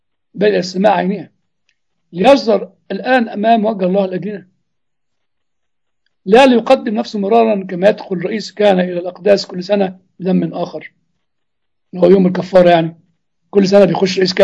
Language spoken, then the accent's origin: Arabic; Egypt; والكلام ليك يا جاره زي ما بيقولوا عندنا في مصر